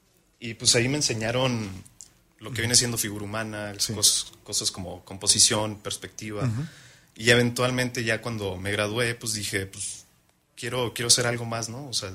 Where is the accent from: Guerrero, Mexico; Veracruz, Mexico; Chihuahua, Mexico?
Chihuahua, Mexico; born there; now in Querétaro, Mexico; Nací en Chihuahua, muy norteño.